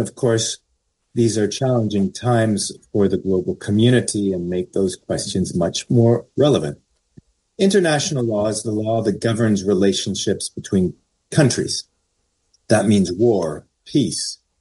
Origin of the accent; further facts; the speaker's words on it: Canada; I'm Canadian.